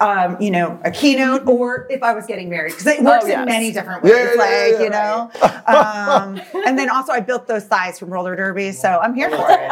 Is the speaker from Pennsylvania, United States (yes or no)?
no; Florida, United States; I'm from Florida.